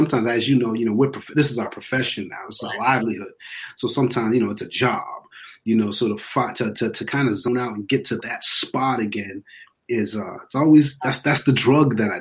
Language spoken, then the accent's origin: English; Massachusetts, United States; I grew up on the East Coast, just south of Boston in Massachusetts